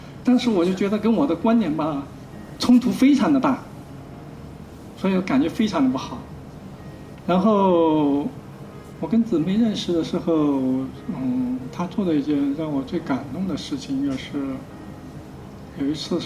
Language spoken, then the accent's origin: Chinese; Hunan, China; 大家好，我是湖南的